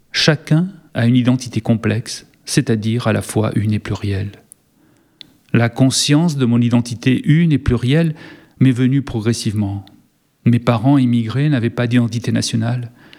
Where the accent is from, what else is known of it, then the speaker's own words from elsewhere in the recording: France; Je suis français, d'origine juive séfarade, partiellement italien ou espagnol, amplement méditerranéen, européen culturel, citoyen du monde, enfant de la terre patrie.